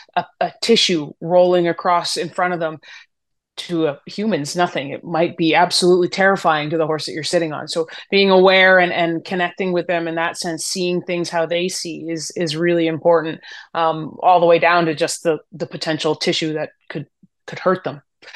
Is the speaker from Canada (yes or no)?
yes; Canada; It does. I wear my maple leaf with a lot of pride.